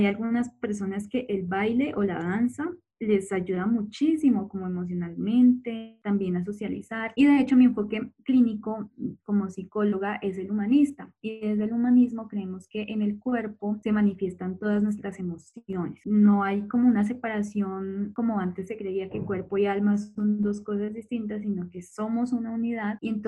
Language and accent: Spanish; Colombia; eso implicó el cuestionamiento incluso como sociedad colombiana